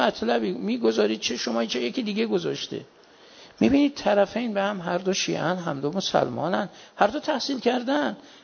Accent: Mashhad, Razavi Khorasan, Iran; بابا من بچه مشهدم، ها؟

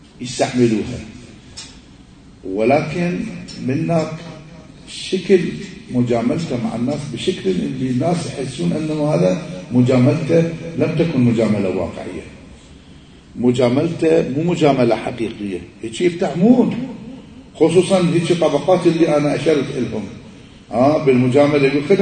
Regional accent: Iraq; مثل ما يقولون عندنا بالعراق تنطي من نفسك

